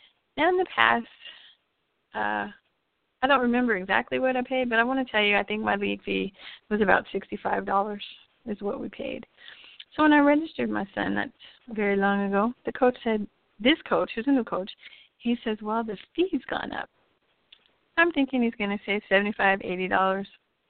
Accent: El Paso, Texas, United States; the council in my hometown of El Paso, Texas, has quite a few predators.

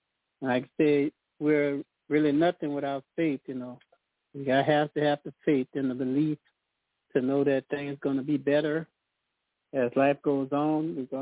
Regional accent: Louisiana, United States; Hello to everyone. I'm from Louisiana.

